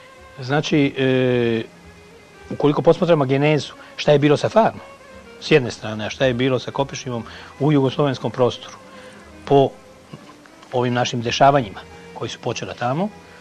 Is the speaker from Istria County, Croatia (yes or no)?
no; Zagreb, City of Zagreb, Croatia; born there; Ja sam rođen u Zagrebu. Imam jugoslovensko državljanstvo. Pasoš mi je izdan u Dubrovniku.